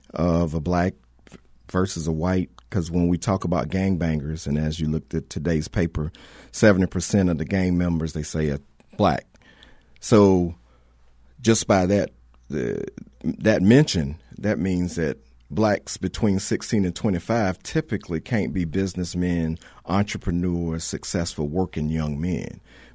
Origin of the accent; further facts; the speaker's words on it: Wilmington, United States; Okay, I was raised in Wilmington in the inner city, went to a private school K through 8th that taught mastery.